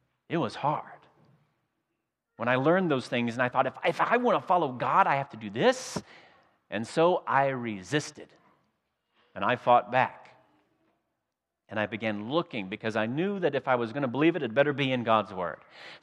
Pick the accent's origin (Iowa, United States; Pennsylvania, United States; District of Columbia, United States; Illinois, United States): Iowa, United States; You see, I grew up in Iowa. It was meat and potatoes and maybe corn.